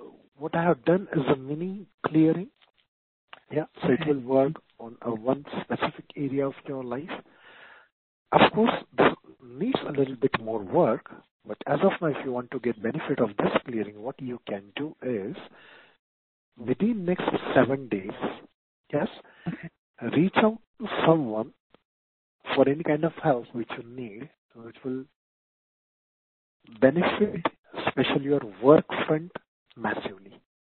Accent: India; Yes, so I think being Indian, I can maybe the pronunciation that I'm making might be slightly more accurate.

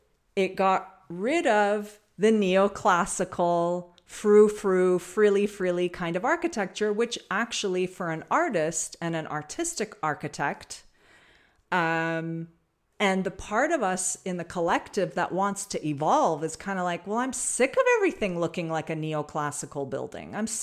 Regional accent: Canada; I'm Canadian, so.

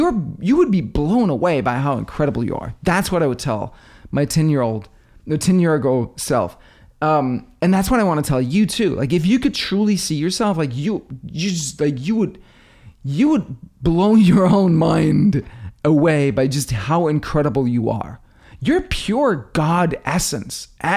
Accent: Denmark; also born or lived in India; now in United States; I'm from Denmark, moved to the US in 99, moved back to Denmark, moved to India in 2012 and lived there for a year. And then in 2013, I was able to move back to the States.

